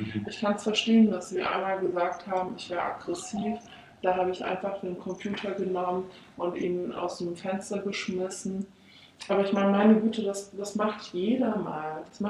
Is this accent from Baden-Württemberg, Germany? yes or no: yes; Stuttgart, Baden-Württemberg, Germany; Ich komme aus Stuttgart-Bad Cannstatt.